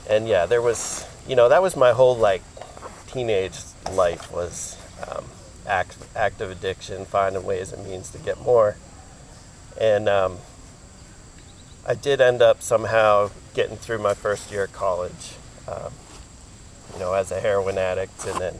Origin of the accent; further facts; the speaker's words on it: Altoona, Pennsylvania, United States; I grew up in Altoona, you know, as a latchkey kid, like you said, and like walked the entire city